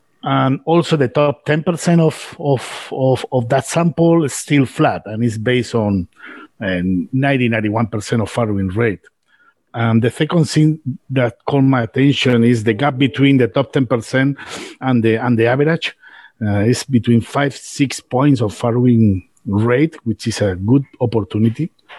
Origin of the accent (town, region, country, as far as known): Spain